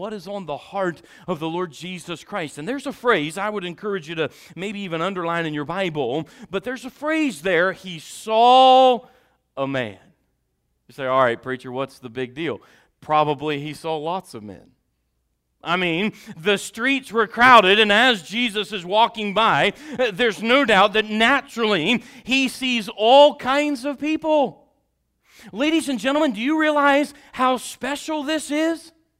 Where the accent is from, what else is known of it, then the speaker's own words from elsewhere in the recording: Ireland; accent: Irish; Now I know some of you caught my Irish accent come out of that because I saw you.